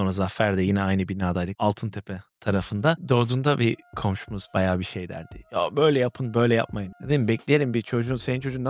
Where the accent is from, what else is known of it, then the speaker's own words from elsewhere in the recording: Adana, Turkey; Adana'da Adanalıyım yani.